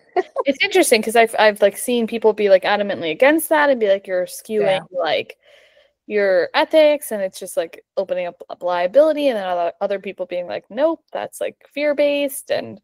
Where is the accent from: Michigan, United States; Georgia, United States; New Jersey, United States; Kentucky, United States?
New Jersey, United States; because my husband and I, like Morgan said, we're from New Jersey. A lot of people in our town were impacted.